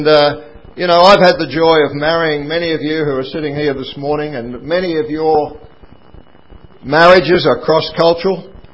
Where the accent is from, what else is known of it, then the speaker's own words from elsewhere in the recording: Kerang, Victoria, Australia; I was brought up in Kerrang, northern Victoria. White picket fence.